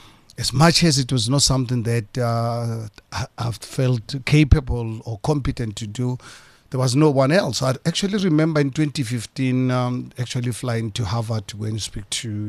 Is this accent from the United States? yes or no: no; South Africa; … from South Africa.